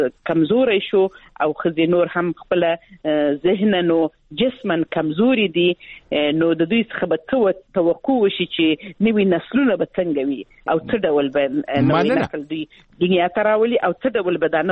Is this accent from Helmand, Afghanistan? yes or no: yes; Helmand, Afghanistan; زه خپل د هلمند ولایت څخه یم